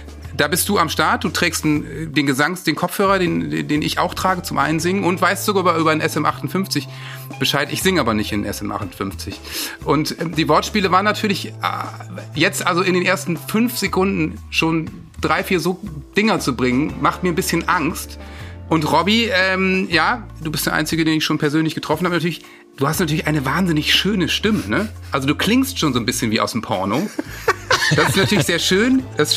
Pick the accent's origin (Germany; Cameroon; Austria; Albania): Germany; Worpswede, Lower Saxony; Ich bin in Worpswede aufgewachsen, da gab es auch ein SOS Kinderdorf und ich bin da zum Kindergarten gegangen